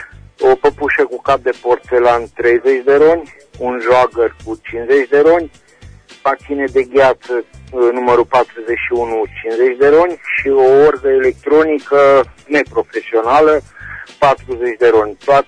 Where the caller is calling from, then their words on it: Reșița, Caraș-Severin, Romania; din Reșița